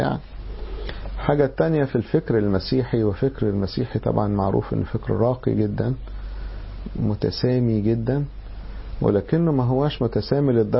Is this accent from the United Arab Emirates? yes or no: no; Egypt; عندنا في مصر